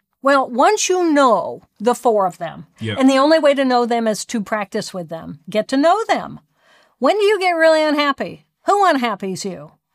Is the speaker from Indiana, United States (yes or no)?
yes; Indiana, United States; I come from Indiana. Everybody plays basketball.